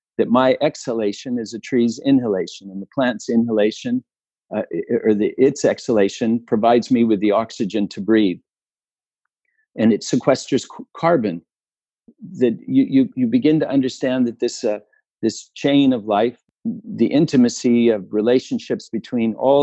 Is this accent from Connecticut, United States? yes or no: no; Utah, United States; also born or lived in California; when I was born in California, we were surrounded by cherry trees and watermelons and cantaloupes and tomato fields. And when we moved to Utah, it was a lot of fruit trees